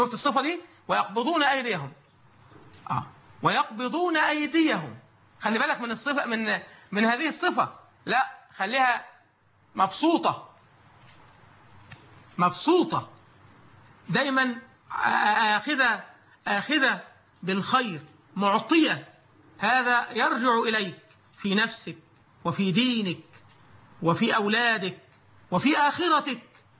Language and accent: Arabic; Egypt; بلدنا مصر